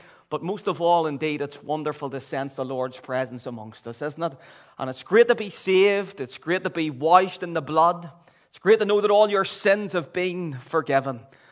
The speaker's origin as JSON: {"language": "English", "town": "Belfast", "region": "Northern Ireland", "country": "United Kingdom", "said": "I'm from the Donegal Road area in Belfast"}